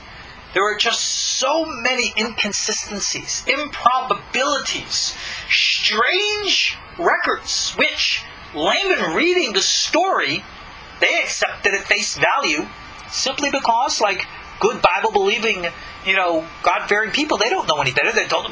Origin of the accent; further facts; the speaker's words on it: New York, United States; As a teenager, I was victimized by a terrible evangelical group in my hometown on Long Island.